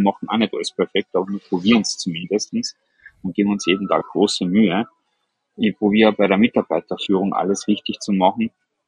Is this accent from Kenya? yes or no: no; Austria; bei uns in Österreich